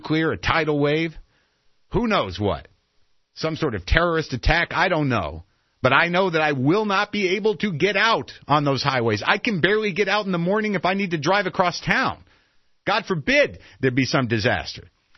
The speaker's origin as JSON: {"language": "English", "country": "United States", "said": "the idea of just the scope of what I can have as an American"}